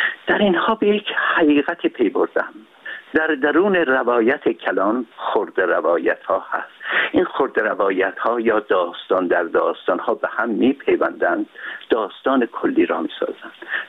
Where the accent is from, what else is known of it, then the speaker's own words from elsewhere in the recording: Urmia, West Azerbaijan, Iran; و من در شهر خودم، یعنی ارومیه را که به عنوان سمبل شهرهای ایران قرار دادم